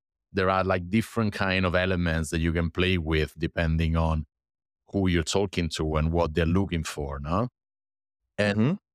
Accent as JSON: {"language": "English", "town": "Rome", "region": "Lazio", "country": "Italy", "said": "I'm from Rome, and of course, like all roads lead to Rome."}